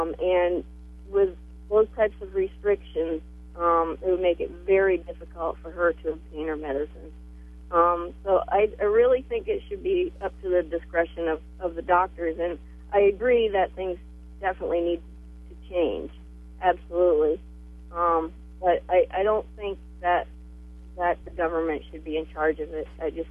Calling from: Hardwick, United States; I'm calling from Hardwick.

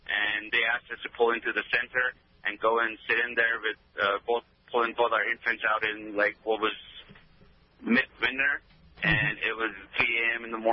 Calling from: Overland Park, Kansas, United States; I'm calling from Overland Park.

